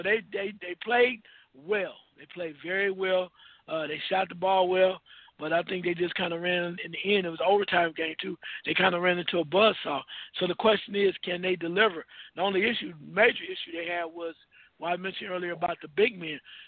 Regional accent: Dayton, Ohio, United States; And maybe I'm saying this with a bias because I was born and raised in Dayton.

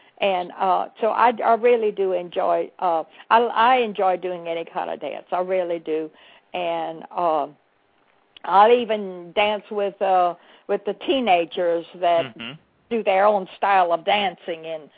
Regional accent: Louisiana, United States; being a Cajun and you know, just learning, just actually knowing one really good language.

